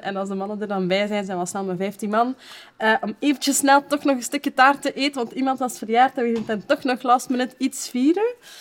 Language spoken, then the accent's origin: Dutch; Morocco; hoe dat winkeliers of zo zijn in mijn thuisland, in Marokko dan.